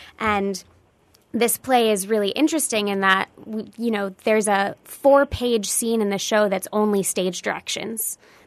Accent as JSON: {"language": "English", "town": "Cleveland", "region": "Ohio", "country": "United States", "lives_now": "New York, United States", "said": "I'm from just outside of Cleveland, Ohio."}